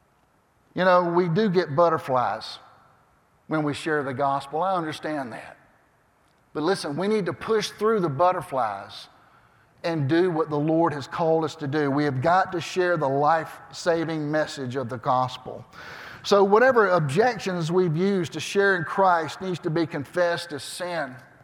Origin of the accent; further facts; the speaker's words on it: Cairo, Georgia, United States; And I'm from Cairo, Georgia. Y'all know where Cairo is? And so here I am, a little country boy in New Orleans.